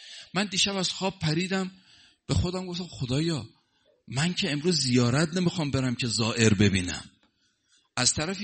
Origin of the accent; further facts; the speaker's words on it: Mashhad, Razavi Khorasan, Iran; من مشهدیم، همسایت که بودم